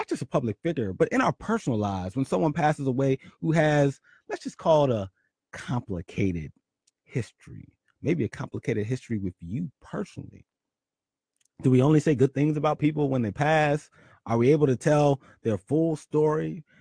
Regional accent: Philadelphia, Pennsylvania, United States; Also in the news, Kevin Hart from my hometown of Philly.

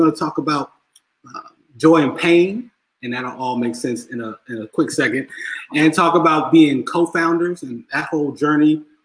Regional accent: Philadelphia, Pennsylvania, United States; After taking some years away, I am now back in my hometown, at home, and at peace. And so I'm happy to be hosting this show live from Philadelphia.

